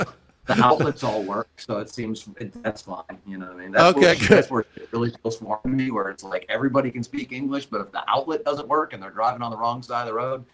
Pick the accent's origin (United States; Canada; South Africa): Canada; I'm a Canadian.